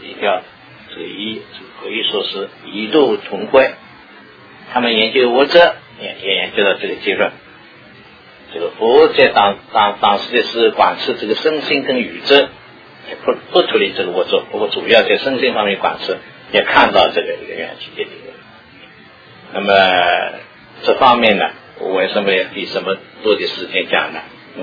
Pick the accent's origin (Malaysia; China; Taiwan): China; moved away as an adult; now in United States; 我们就是中国人，虽然是换了环境到了这个美国来